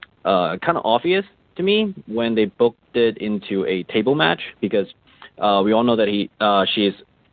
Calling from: Hayward, California, United States; I'm calling from Hayward in California.

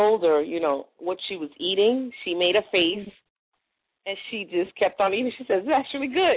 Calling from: Orlando, Florida, United States; I am calling from Orlando, Florida.

